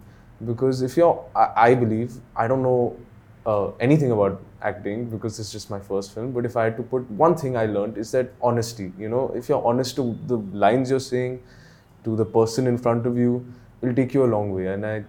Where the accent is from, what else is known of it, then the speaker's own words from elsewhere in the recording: Delhi, India; that's my biggest thing that I'm so grateful for is because I grew up in Delhi.